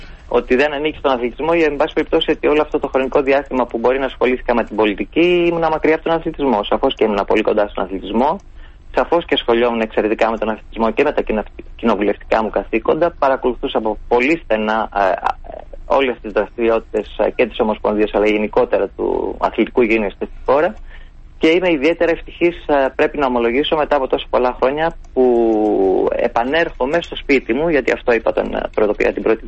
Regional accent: Trikala, Thessaly, Greece; Είναι από τις πιο όμορφες πόλεις της χώρας. Την αγαπώ πάρα πολύ. Είναι η πατρίδα μου. Εκεί γεννήθηκα, εκεί μεγάλωσα, εκεί ξεκίνησα αθλητισμό. Εκεί είναι το σπίτι μου, ακόμη το πατρικό.

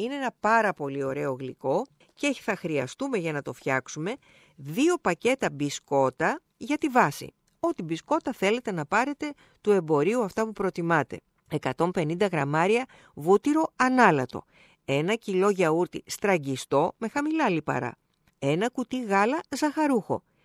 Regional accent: Peloponnese, Greece; now in Athens, Greece; Όταν εγώ πηγαίνω στην Αρκαδία, στην ιδιαίτερη πατρίδα μου

